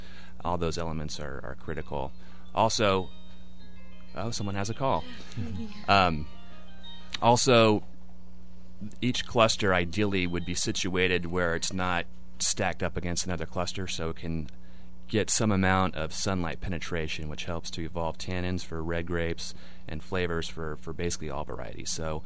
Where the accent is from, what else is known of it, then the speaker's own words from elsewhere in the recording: Napa, California, United States; And I'm from Napa, third generation Napan